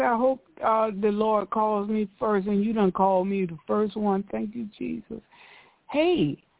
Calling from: Florida, United States; I'm calling from Florida.

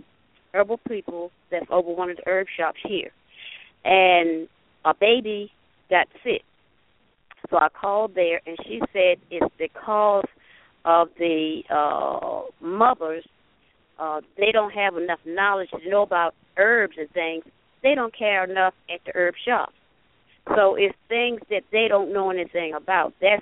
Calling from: Danville, Virginia, United States; I'm calling from Danville, Virginia.

